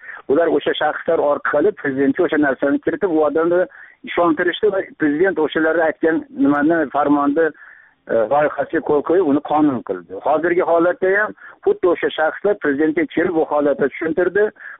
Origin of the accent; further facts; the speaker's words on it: Tashkent, Uzbekistan; Toshkentda tug'ilib o'sganman, o'qishga kirib, Toshkentda o'qishda bitirib, Toshkentda qoldim. Toshkentda kvartira oldim. Ya'ni haligi yosh mutaxassis sifatida hozirgacha meni propiskam Toshkentda.